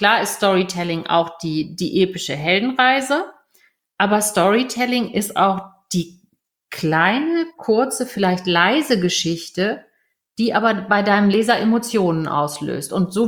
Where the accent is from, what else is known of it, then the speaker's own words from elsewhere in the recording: Hamburg, Germany; Also eigentlich bin ich Hamburgerin. Ich weiß nicht, ob man es ab und an noch hört. Manche Leute sagen, man hört es, insbesondere wenn ich mal ein Wochenende oben war.